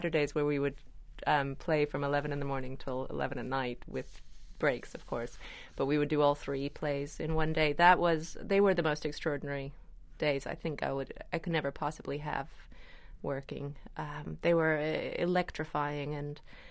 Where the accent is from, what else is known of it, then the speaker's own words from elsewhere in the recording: United States; also born or lived in United Kingdom; I was there for 12 years, and I definitely have a British side. I was an American teenager, and I think what you are as an American as a teenager is sort of never quite leaves.